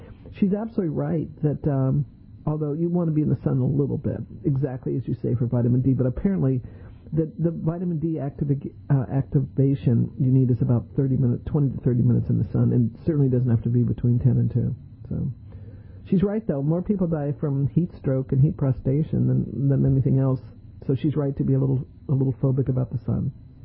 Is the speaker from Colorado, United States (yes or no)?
yes; Denver, Colorado, United States; also born or lived in New Orleans; I grew up in New Orleans, or I was born in New Orleans, grew up in Denver, so I didn't know from cobblestones.